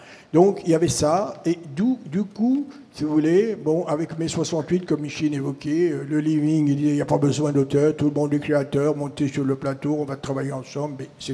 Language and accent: French; La Goulette, Tunis Governorate, Tunisia; Moi, je viens de la Goulette, à 50 mètres de Tunisie. Je suis à 50 mètres de la mer de Méditerranée en Tunisie. Et c'est de là que je viens.